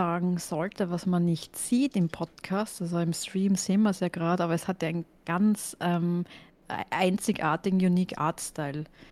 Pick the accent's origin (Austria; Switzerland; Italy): Austria; als Österreicherin hat es so viel Spaß gemacht